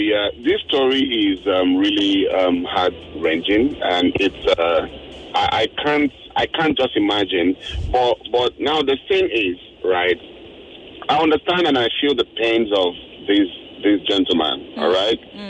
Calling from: Lekki, Lagos, Nigeria; I'm calling from Lecce Phase 1.

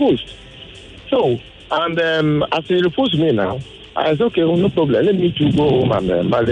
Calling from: Badagry, Lagos, Nigeria; I'm calling from Badagry.

